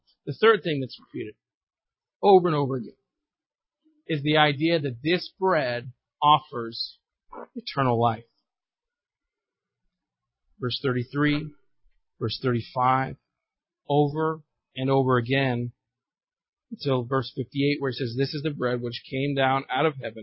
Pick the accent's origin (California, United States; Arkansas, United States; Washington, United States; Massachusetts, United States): Arkansas, United States; I grew up in Arkansas. Most of you know that. And whenever I go back home